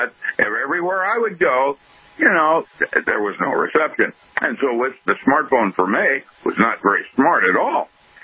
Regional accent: Seattle, Washington, United States; moved away as an adult; now in Oregon, United States; I grew up in Seattle, and I've never seen the snow they're currently enjoying.

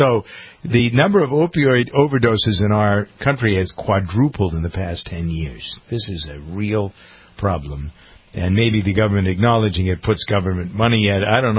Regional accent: Framingham, Massachusetts, United States; I was there for 13 years, and it was my hometown station.

